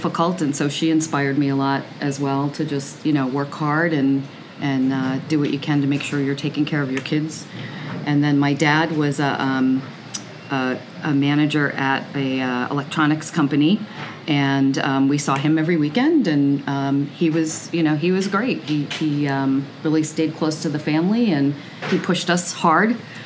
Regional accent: Mansfield, Massachusetts, United States; also born or lived in New York; I grew up in Mansfield, Massachusetts, right next to Foxborough Stadium, Gillette Stadium now, so one town over. And then I went to college in New York and then moved back here.

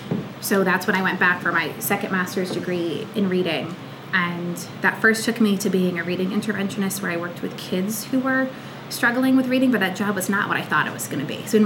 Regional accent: Wallingford, United States; I grew up right here in Wallingford.

